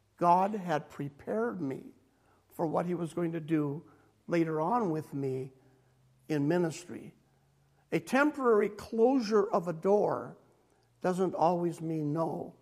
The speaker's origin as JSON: {"language": "English", "region": "Minnesota", "country": "United States", "tie": "born or raised there", "said": "I grew up in Minnesota. I tried to get away from that kind of climate."}